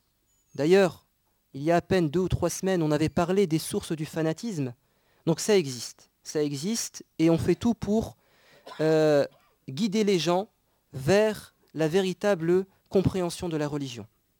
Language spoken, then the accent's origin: French; France; nous aspirons, en tant qu'êtres humains, en tant que Français, à la paix.